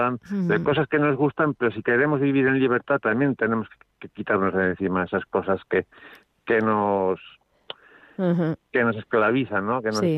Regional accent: Lécera, Aragon, Spain; El huerto en mi pueblo, en Lecera, no es de pueblo de huertos, pero es de viña, de almendros, de olivo, de secano.

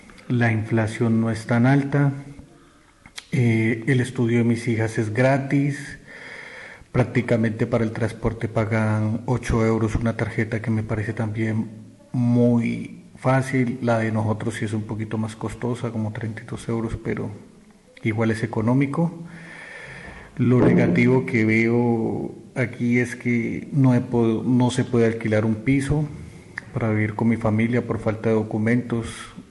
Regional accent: Cali, Valle del Cauca, Colombia; moved away as an adult; now in Spain; soy de Cali, Colombia. Decidí emigrar a España por la violencia que sufre mi país en este momento.

